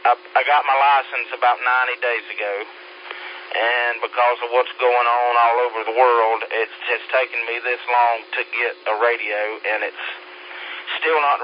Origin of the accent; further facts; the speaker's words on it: Campobello, South Carolina, United States; I'm originally from Campobello. I have a base station set up there, but I have a cabin on the 12-mile river out in the middle of nowhere in Pickens, South Carolina